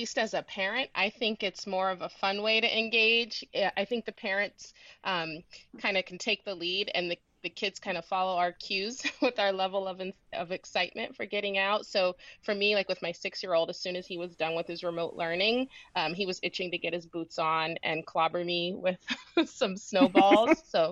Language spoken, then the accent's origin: English; Ohio, United States; moved away as an adult; now in Boston, United States; I am. I grew up in Ohio and came to Boston back in 1998. So I was really used to growing up in snowy weather.